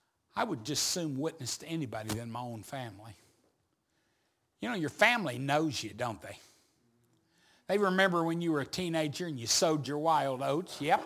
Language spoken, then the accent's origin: English; Chickasha, Oklahoma, United States; I was coming through my hometown several years ago, Chickasha, Oklahoma